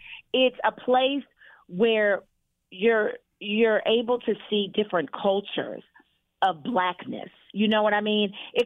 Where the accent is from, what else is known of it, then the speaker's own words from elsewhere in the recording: Toledo, Ohio, United States; born there; also born or lived in Saginaw, Michigan / Jackson, Mississippi / Cleveland, Ohio; Let me tell you something. I was born in Toledo, Ohio.